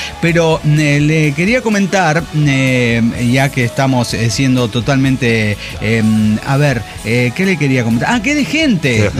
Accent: Colombia; en Colombia a las 4 de la mañana es el toque de queda.

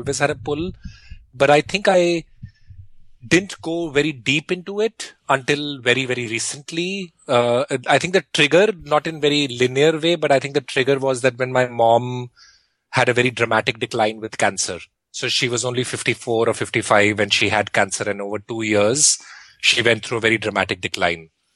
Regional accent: India; when we were growing up in India

